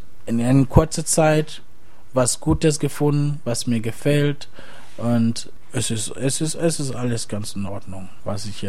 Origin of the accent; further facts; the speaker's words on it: Cameroon; Ich komme aus Afrika und bei uns ist wirklich anders. Man hat diese Möglichkeit nicht zu wissen, was er wirklich machen will. Also diese Orientierungsphase, es fehlt wirklich aus bei uns in Kamerun.